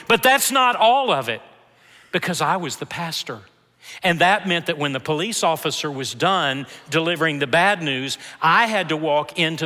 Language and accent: English; Memphis, Tennessee, United States; before coming to Memphis, Tennessee, my hometown, and being pastor there.